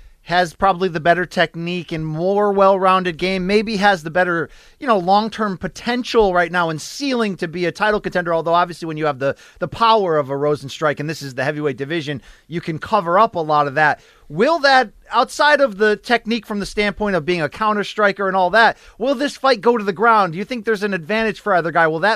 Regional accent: Connecticut, United States; It really doesn't impress you coming from a factory town, but at the same time, I am from Connecticut, so I can speak well enough where I'm not going to cough myself.

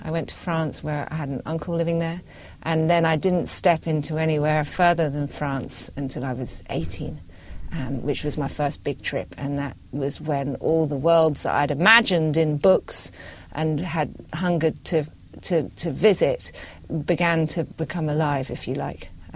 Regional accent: Scotland, United Kingdom; I'm British. I was brought up in Scotland. My father's of American descent and my mother's of Irish descent, so I've always been slightly rootless in the places where I've lived. But I was brought up in a rural place.

